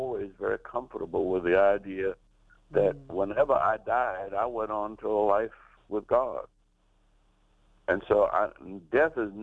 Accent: New Orleans, Louisiana, United States; You know, growing up in New Orleans, my grandmother was blind, and she lost her sight at 80.

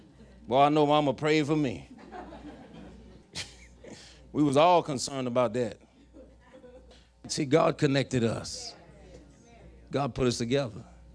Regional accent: Bayou Rapids, Louisiana, United States; He's from Brooklyn, New York. I'm from Bayou Rapids, Louisiana. Big city.

